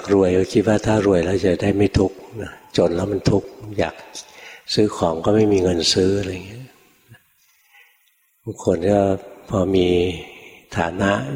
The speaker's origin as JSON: {"language": "Thai", "region": "Bangkok", "country": "Thailand", "tie": "born or raised there", "said": "อยู่บ้านเกิดอยู่ในกรุงเทพถนนบริพัตรอยู่บ้านเกิดเด็กเล็กๆนะ"}